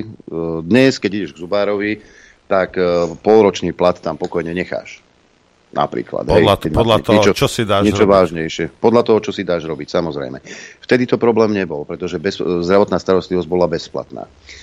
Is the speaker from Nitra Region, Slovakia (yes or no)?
yes; Nitra, Nitra Region, Slovakia; som z Nitry